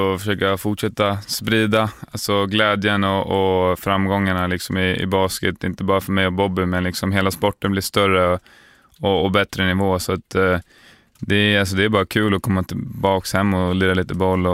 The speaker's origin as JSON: {"language": "Swedish", "country": "Sweden", "said": "jag är ju svensk, det måste man väl vara."}